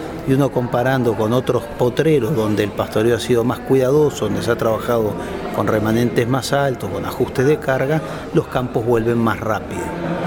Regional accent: Uruguay; nuestro acervo cultural como uruguayos

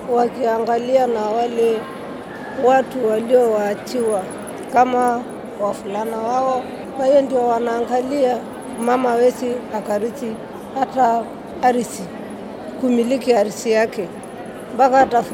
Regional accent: Monduli, Arusha, Tanzania; mama sita. Nimetoka Tanzania, Arusha, wilaya ya Monduli.

